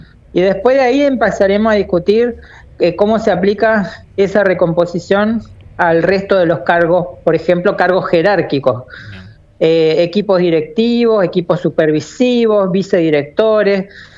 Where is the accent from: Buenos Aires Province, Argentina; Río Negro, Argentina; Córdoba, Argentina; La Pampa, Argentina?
Río Negro, Argentina; Cinco Saltos; secretario adjunto. Yo soy de Cinco Saltos, así que bueno, cerquita ahí de Cipolletti.